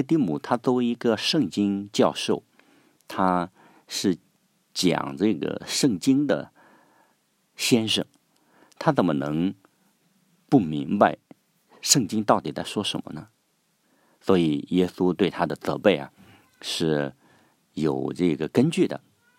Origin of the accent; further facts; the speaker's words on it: China; 所以我也常说呀，我们中国人啊，过去不是西天取经吗？